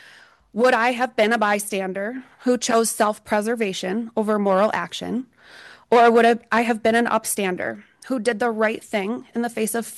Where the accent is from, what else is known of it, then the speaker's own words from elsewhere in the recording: Painted Post, New York, United States; I am from Painted Post.